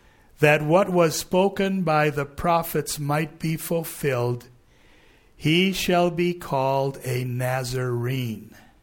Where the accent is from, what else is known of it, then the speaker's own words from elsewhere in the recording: Spooner, Wisconsin, United States; Just like I'm a Spoonerite. I'm an ite from Spooner.